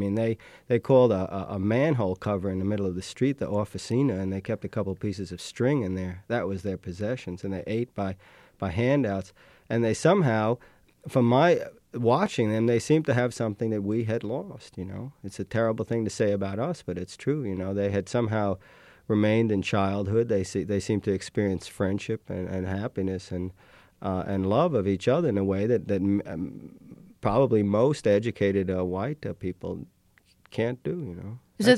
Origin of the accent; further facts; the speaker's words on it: New York City, New York, United States; now in Santa Fe, United States; I grew up in Queens, surrounded by pavement.